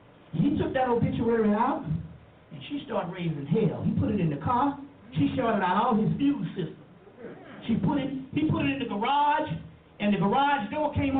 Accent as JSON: {"language": "English", "town": "Mullins", "region": "South Carolina", "country": "United States", "said": "So she called down to Nichols, South Carolina, which is, I'm from Mullins."}